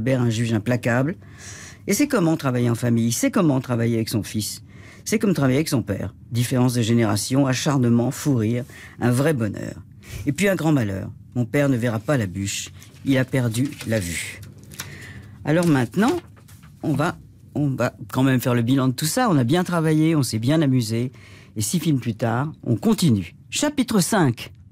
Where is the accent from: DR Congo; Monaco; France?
Monaco; born there; je suis née à Monaco pendant la guerre, un peu en route